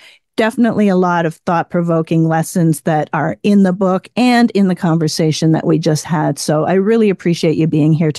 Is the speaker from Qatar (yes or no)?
no; Canada; now in United States; Like you, I came from a different country. I'm from Canada